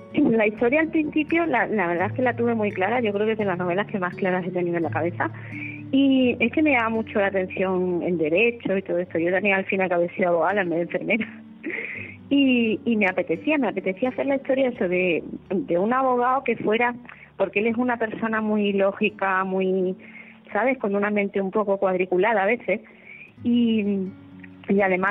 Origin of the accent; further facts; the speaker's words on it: Andalusia, Spain; De pequeña, como, bueno, soy andaluza, pues bailaba flamenco.